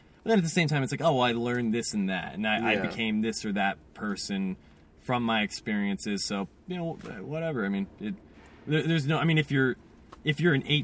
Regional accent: Fountain Valley, California, United States; I'm from Fountain Valley, California, the FV streets. Big Mormon population there. I was raised Catholic, though. I'm Irish, raised Irish Catholic.

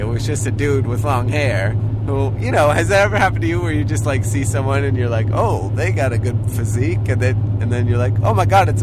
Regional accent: New Jersey, United States; Yeah, we grew up in New Jersey, and, like, the only thing you can really have is a sparkler.

